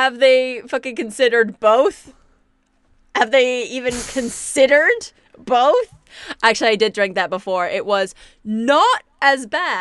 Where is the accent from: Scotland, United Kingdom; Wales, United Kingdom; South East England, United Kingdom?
Scotland, United Kingdom; Like, look, I'm here as your Scottish contingent. I can ruin Iron Brew.